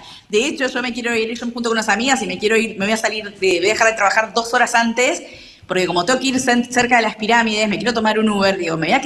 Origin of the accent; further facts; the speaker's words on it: Argentina; now in Egypt; Le digo, soy argentina.